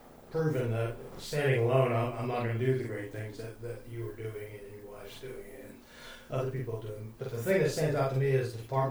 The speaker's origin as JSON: {"language": "English", "town": "St. Louis", "region": "Missouri", "country": "United States", "tie": "born or raised there", "said": "And '67, we moved to St. Louis, and that's where I grew up."}